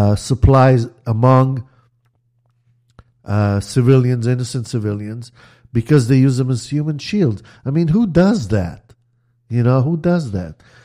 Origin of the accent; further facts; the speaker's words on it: Israel; When I was growing up in Israel as a child